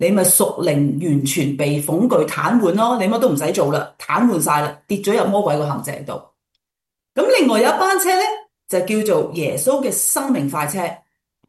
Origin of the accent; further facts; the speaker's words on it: Chaozhou, Guangdong, China; 咁我哋潮州人咧就系、是、相信一样嘢咧，仔就好，女就唔好嘅